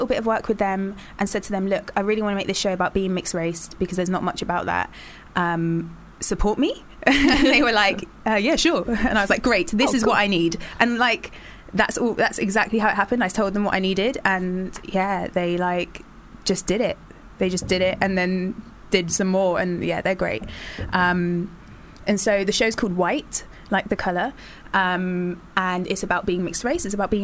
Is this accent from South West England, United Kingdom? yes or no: no; Kilburn, London, United Kingdom; Born and raised in Kilburn.